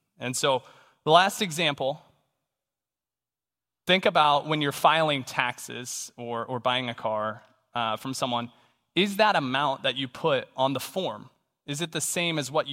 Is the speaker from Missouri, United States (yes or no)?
yes; St. Joseph, Missouri, United States; born there; Thing number one is I was born right here in St. Joe, Missouri.